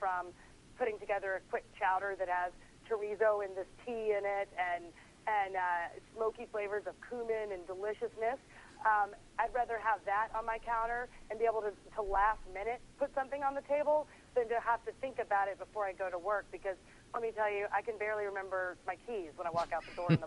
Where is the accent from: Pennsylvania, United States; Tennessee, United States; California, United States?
Tennessee, United States; now in New York, United States; I'm from Tennessee. I moved to New York. My kitchen is so tiny, it's the size of most people's bathroom.